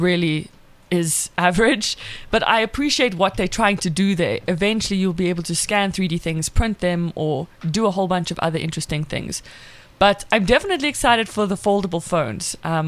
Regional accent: South Africa; accent: South African; apparently, that the South African accent is like the number one most liked accent in the world

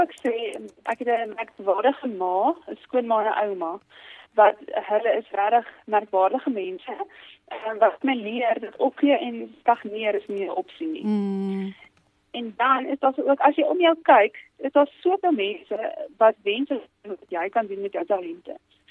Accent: Zastron, Free State, South Africa; Ek is van Zastron, dit is 'n baie klein dorpie.

